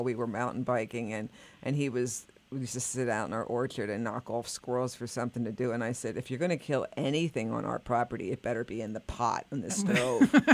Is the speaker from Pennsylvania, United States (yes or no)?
yes; Pennside, Pennsylvania, United States; I grew up outside of Reading in mm-hmm. Pennside, mm-hmm. in just an old suburb.